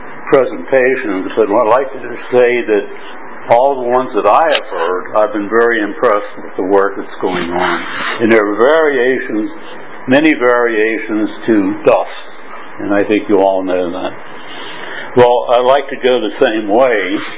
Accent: United States; now in Hong Kong; I'm an American living in Hong Kong and Berlin.

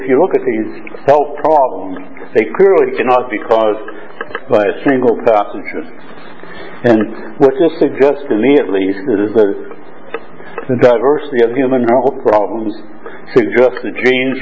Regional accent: United States; now in Hong Kong; I'm an American living in Hong Kong and Berlin.

